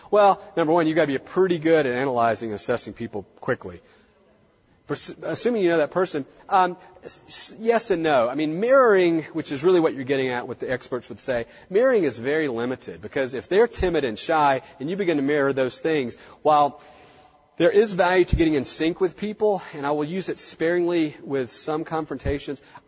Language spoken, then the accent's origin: English; the South, United States; I'm from the South, so everything's bless his heart.